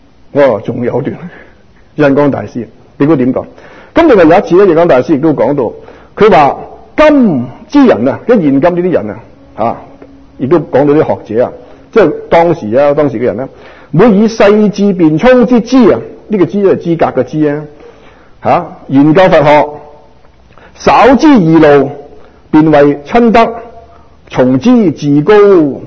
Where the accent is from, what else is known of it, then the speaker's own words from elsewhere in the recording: Guangdong, China; 即是我们广东人的俗语讲